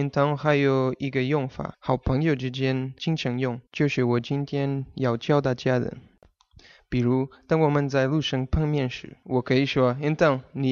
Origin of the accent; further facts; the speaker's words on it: Portugal; 不止我们葡萄牙人，巴西人也是。